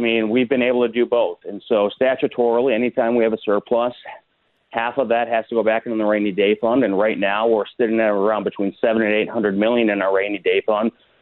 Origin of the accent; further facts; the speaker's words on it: Marinette, Wisconsin, United States; especially up in my hometown of Marinette, where I was raised